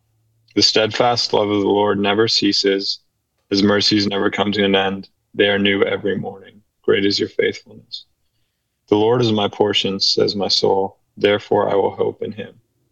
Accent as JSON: {"language": "English", "region": "Ontario", "country": "Canada", "tie": "born or raised there", "said": "Yeah, I grew up in Ontario, and then I lived. The only other place I've really lived is I was with this mission in Colorado."}